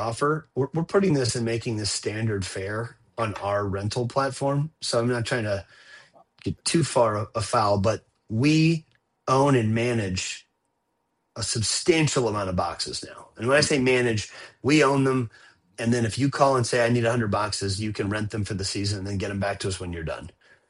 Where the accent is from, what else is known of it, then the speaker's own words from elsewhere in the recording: Moline, Illinois, United States; Options I did not have as a kid growing up in Moline, Illinois.